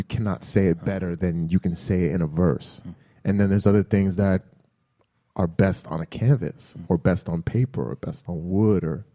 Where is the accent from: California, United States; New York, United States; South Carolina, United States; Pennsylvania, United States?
New York, United States; New York City; I grew up in Queens, but I really just say New York.